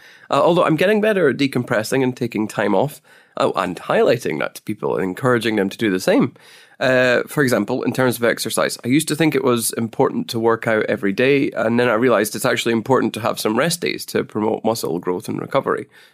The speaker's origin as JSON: {"language": "English", "region": "Scotland", "country": "United Kingdom", "tie": "born or raised there", "moved": "yes", "said": "It's been a long time since I was there, and I think a lot must have changed. So summer in Scotland seems like a good time to do this and just disconnect for a while."}